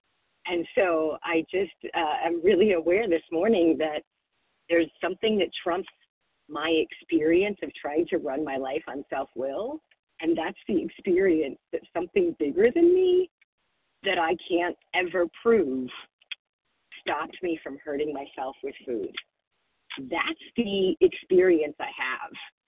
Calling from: Illinois, United States; Calling from Illinois, this is … a gratefully recovered compulsive overeater.

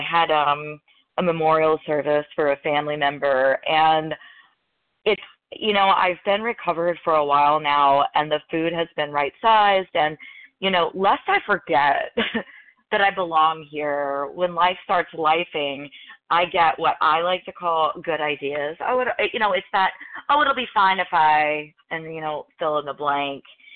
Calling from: Louisville, Kentucky, United States; I'm calling from Louisville, Kentucky.

